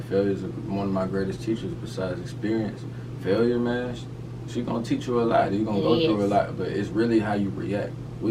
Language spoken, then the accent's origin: English; Atlanta, Georgia, United States; But you know, I grew up here on the east side of Atlanta. I was born on DeKalb Medical. Grew up a little bit on Gresham Road. And we moved out to the east side, and Stone Mountain and Lathonia area like that.